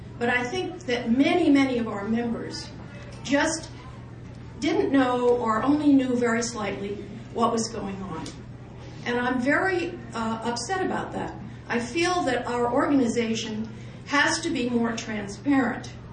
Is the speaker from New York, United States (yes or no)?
yes; New York, United States; I'm from New York, and I'm active in NISPA.